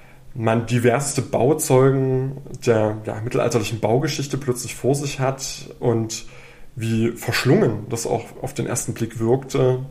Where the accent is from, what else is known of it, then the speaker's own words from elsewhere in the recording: Thuringia, Germany; Für mich als Thüringer ist das ein besonders faszinierender Vergleich.